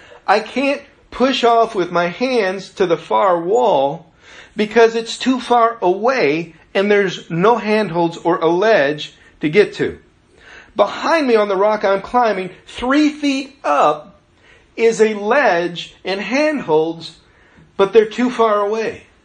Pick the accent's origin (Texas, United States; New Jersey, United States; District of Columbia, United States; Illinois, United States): Illinois, United States; As a kid, I was growing up in Dixon Springs State Park in southern Illinois.